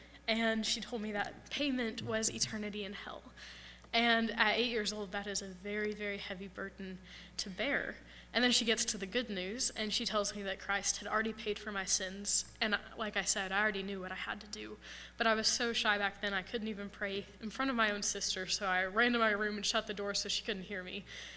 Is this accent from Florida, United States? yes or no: no; Johnson City, Tennessee, United States; I grew up in East Tennessee, about an hour from here in Johnson City.